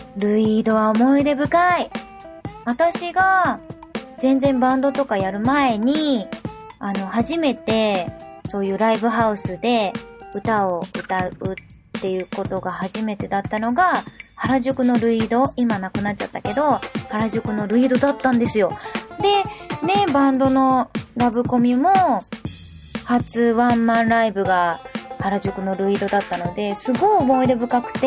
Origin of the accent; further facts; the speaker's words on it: Nagano, Japan; の生まれ育った長野は信州。